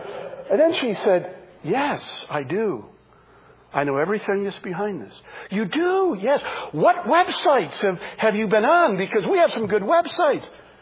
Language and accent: English; Michigan, United States; I know I'm from Michigan.